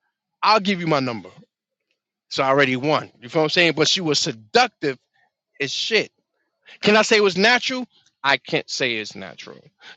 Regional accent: New Jersey, United States; And she was like, where you from? I said, I'm from New Jersey.

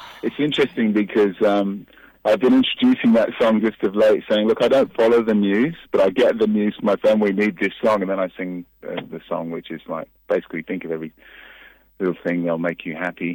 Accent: England, United Kingdom; also born or lived in Gibraltar; now in Australia; I've got Jamaican parents. I was raised in England. I was born in Gibraltar, which is just off the coast of Spain, the Rock of Gibraltar. And I'm married to an Australian now and been living in Australia for, the last 20 years.

